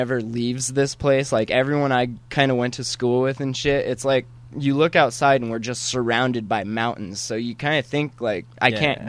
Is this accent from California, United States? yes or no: yes; California, United States; When I was a little kid, I grew up in California for the earlier part of my life.